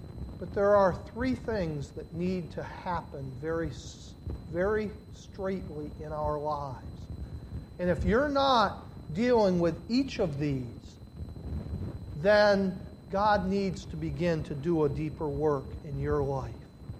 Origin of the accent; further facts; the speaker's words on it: Pennsylvania, United States; I can remember growing up in Pennsylvania, northern, at least the northern part, doesn't know the meaning of a straight road.